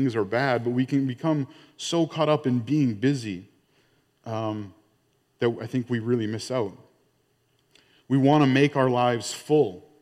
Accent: Ontario, Canada; I mean, I grew up in Ontario, and it is far more relaxed.

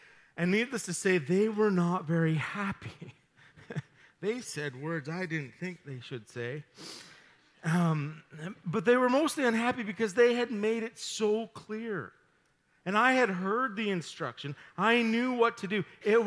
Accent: Dawson Creek, British Columbia, Canada; Growing up in Dawson Creek, I had an ample opportunity to work for the local farmers to make money while I was in high school and even after that.

